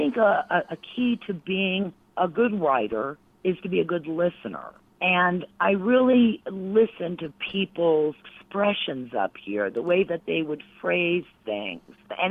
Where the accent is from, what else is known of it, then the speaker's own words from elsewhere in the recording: Miami, Florida, United States; because I'm originally from Miami, and it's just, you know, it's a very different world.